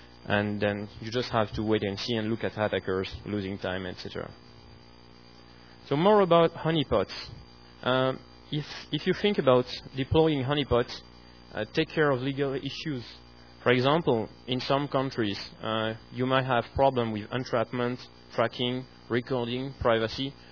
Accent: France; English is a second language; I'm coming from France, and I work for the French equivalent of the Department of Energy, U.S. Department of Energy.

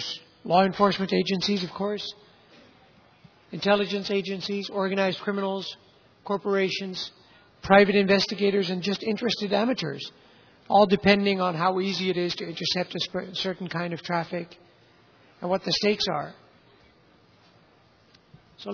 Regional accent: Netherlands; I come from the Netherlands, by the way, and we rank very high on intercepting phone calls.

